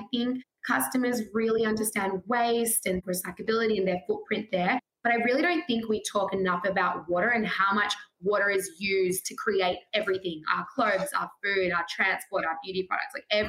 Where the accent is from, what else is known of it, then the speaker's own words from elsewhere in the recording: Australia; growing up in Australia, we've had to have so many droughts, we've timed our showers, we've had crazy water restrictions over the years.